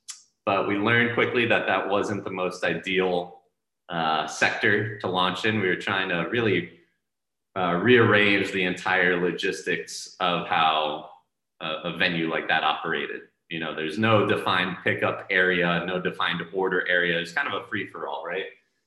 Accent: Miami, Florida, United States; So I was born and raised in Miami. After college, I moved to Boston.

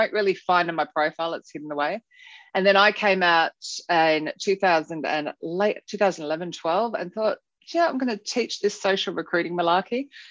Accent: Australia; moved away as an adult; now in London, United Kingdom; So I'm actually Australian, but when I moved to London in 2003

